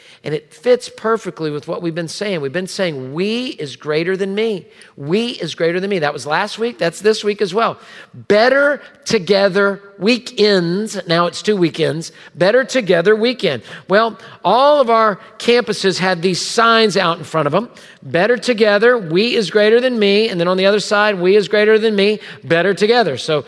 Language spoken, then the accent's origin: English; Houston, Texas, United States; It's been a tough week as a Houstonian, as a Texan.